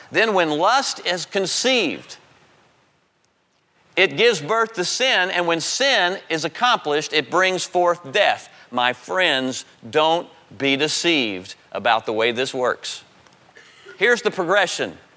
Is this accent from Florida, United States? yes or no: yes; Florida, United States; When I grew up in Florida, and my dad and I would spend just about every Saturday morning fishing.